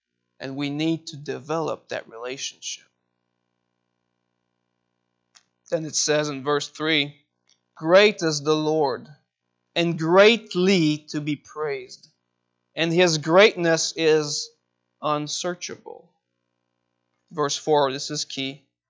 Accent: St. George, Quebec, Canada; 13 years ago, someone came in my hometown in St. George with a group of teens, and they passed out flyers, about 3,000 of them in our city.

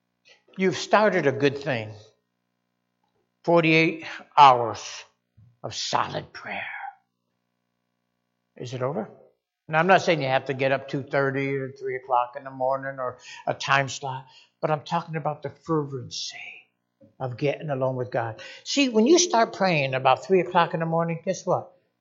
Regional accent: Connecticut, United States; she was from Florida at the time, and I was from Connecticut

